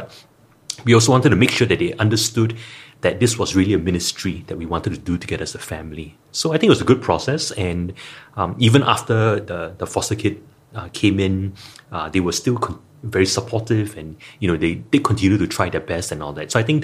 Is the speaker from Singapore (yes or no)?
yes; Singapore; I think as Singaporean parents, it's very easy to think, oh, why are they like that?